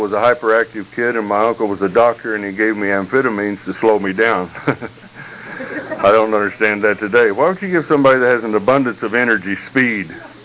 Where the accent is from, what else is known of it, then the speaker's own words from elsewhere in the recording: Texas, United States; I'm from Texas, and that doesn't necessarily make you an alcoholic.